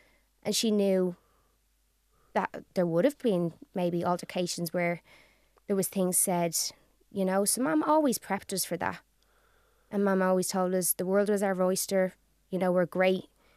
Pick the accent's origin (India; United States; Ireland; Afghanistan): Ireland; I'm Irish. I'm super proud.